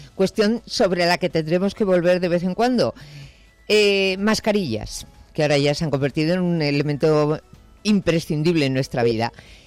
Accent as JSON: {"language": "Spanish", "region": "Basque Country", "country": "Spain", "said": "Yo soy vasca y me lo conocía."}